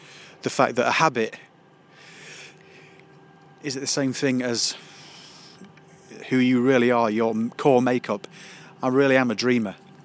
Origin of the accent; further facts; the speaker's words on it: Windsor, New South Wales, Australia; born there; I was born in Australia, and it says that on my passport. I was born in a place called South Windsor, or Windsor, just outside Sydney, in the northwestern suburbs of Sydney.